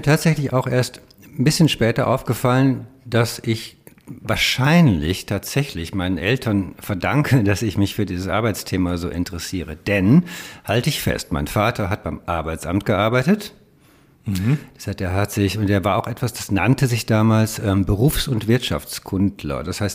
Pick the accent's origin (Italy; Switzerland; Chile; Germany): Germany; Rheine, North Rhine-Westphalia; Ich komme aus Münsterland, Rheine, eine kleine Stadt nahe der holländischen Grenze und ja, bei Münster eigentlich, also viel Fahrradfahren, weil Holland ja so nah war, und aber auch so ein bisschen Kleinstadt-Tristesse.